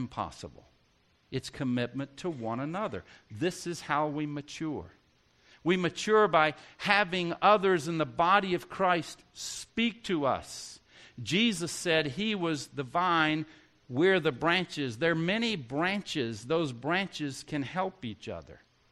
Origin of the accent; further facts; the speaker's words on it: the South, United States; I grew up in the South and I put Martin Luther King in a box.